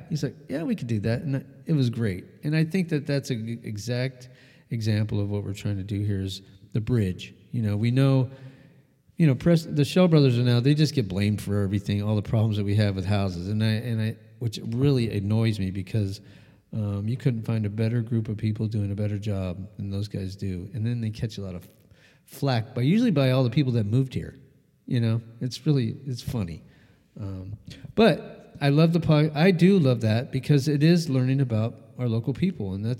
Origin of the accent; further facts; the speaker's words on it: Albuquerque, New Mexico, United States; I am from Albuquerque.